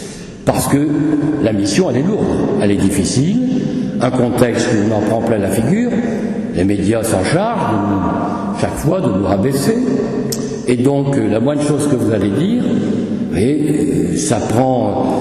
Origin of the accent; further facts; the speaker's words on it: Boulogne-sur-Mer, Hauts-de-France, France; je dis non, je suis un ch'ti, mais de Boulogne-sur-Mer.